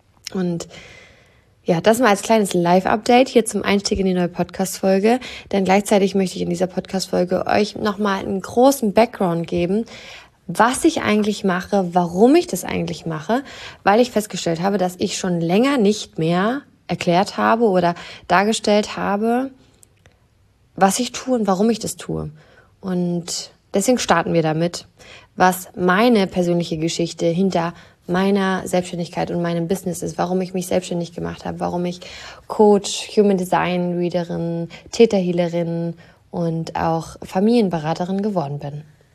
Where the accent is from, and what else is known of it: Saxony-Anhalt, Germany